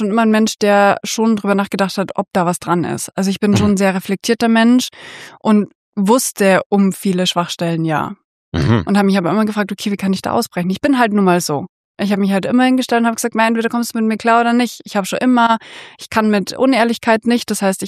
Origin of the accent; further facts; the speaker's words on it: Bavaria, Germany; ich bin groß, ich bin blond, ich bin in Bayern groß geworden